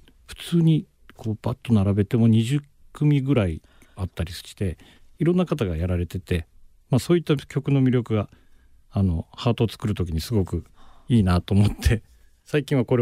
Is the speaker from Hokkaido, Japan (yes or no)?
yes; Asahikawa, Hokkaido, Japan; はい、元々の地元の北海道の旭川市というところに戻りまして、今親と同居してるんですけども、うん、そちらの方をに住んでまして、